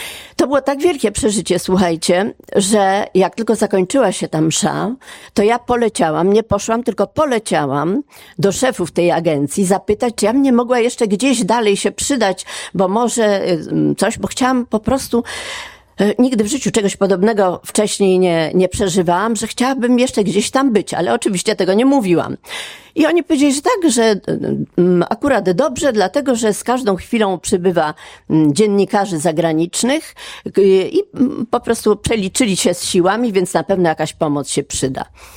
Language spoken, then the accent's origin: Polish; Warsaw, Masovian Voivodeship, Poland; a ta nazwa mi wtedy nic nie mówiła, bo ja z Warszawy